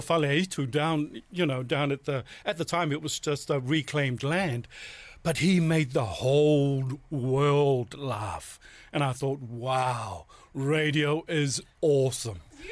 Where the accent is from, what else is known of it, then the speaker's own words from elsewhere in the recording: Samoa; born there; Well, I was born in Samoa